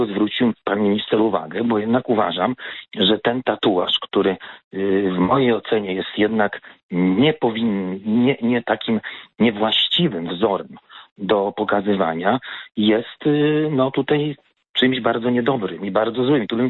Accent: Warsaw, Masovian Voivodeship, Poland; Ja jestem rodowitym warszawiakiem. Moja rodzina brała udział w Powstaniu Warszawskim.

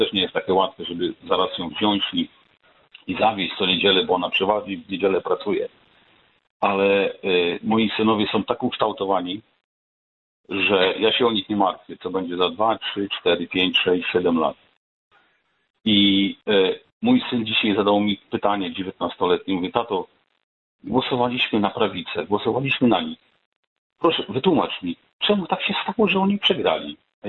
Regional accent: Kuyavian-Pomeranian Voivodeship, Poland; chociaż ja pochodzę z okolic Torunia.

